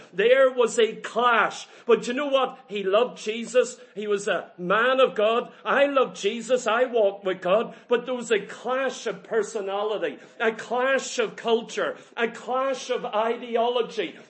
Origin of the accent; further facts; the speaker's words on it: Ireland; I'm a squaddy from Ireland.